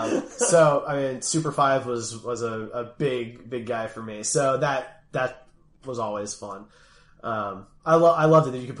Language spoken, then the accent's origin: English; Philadelphia, Pennsylvania, United States; So I'm from Philly, so I almost always played as the Eagles.